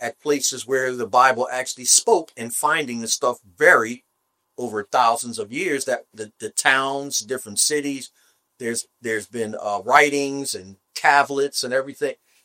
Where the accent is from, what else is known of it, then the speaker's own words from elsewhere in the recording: Philadelphia, Pennsylvania, United States; I grew up in Philadelphia, and as a kid, we went to where they signed a Declaration of Independence.